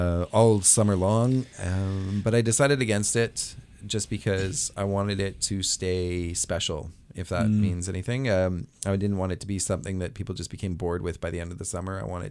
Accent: British Columbia, Canada; I'm from Down Island, and we had a restaurant there growing up.

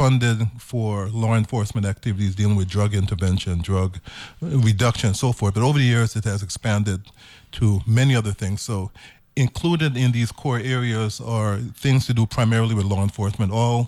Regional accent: Brooklyn, New York, United States; A lot of folks don't know I was born in the city of Brooklyn. Yes. Back in the 80s.

